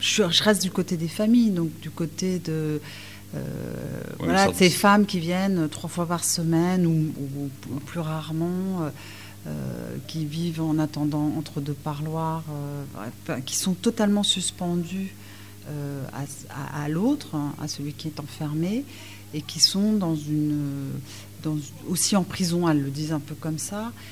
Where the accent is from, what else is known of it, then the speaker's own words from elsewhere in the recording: Paris, Île-de-France, France; comme je suis parisienne, Fresnes, c'était plus simple.